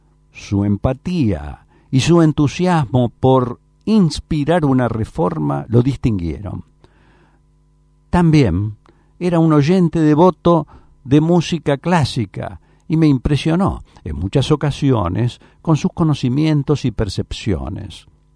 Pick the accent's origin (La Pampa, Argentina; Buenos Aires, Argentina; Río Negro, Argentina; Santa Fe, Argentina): Buenos Aires, Argentina; born there; no solo porque ambos nacimos en Buenos Aires y compartíamos una lengua común